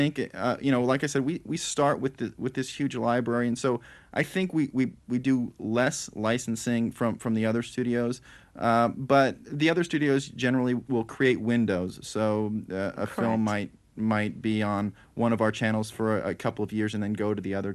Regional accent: Los Angeles, California, United States; Well, for me, I grew up in Los Angeles, and I was an only child, so I think I had TV on constantly.

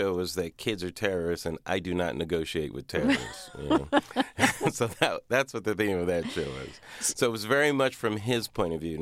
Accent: Pomona, California, United States; I grew up in Pomona, California, suburb of Los Angeles, 30 miles east of Los Angeles.

